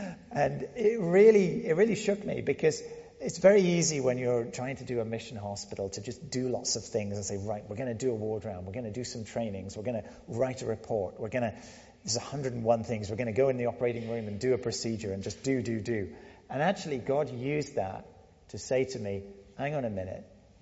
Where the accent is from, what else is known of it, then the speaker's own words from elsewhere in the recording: Senegal; I grew up in Senegal, which is right next to Liberia, so I know the health patterns